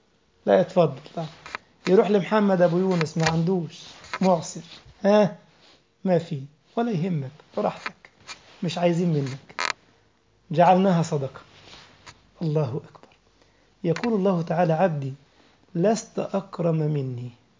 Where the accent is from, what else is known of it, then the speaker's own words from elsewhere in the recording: Egypt; ده مثل عندنا في مصر